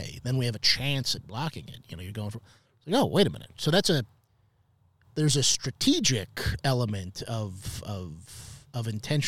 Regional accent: Seattle, Washington, United States; And where I grew up in Seattle, nose to nose

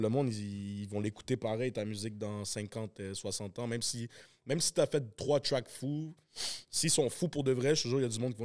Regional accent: Montreal, Quebec, Canada; accent: Montreal; Yo, je parle comme un gars de Montréal qui est québécois, man, tu comprends?

